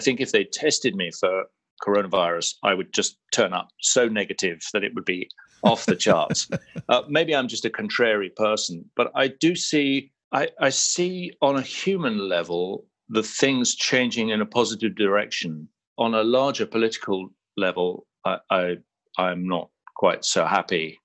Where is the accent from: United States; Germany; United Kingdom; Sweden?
United Kingdom; I should be governor of California as an as a British